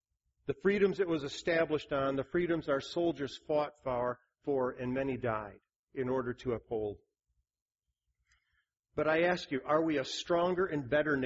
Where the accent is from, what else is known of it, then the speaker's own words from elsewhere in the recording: Kalamazoo, Michigan, United States; I grew up in Kalamazoo